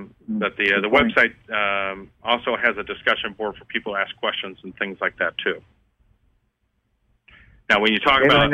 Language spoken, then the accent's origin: English; Winter Haven, Florida, United States; In our case, my father moved to Florida when I was 4, and this is pretty much where I grew up. My hometown's Winter Haven, Florida.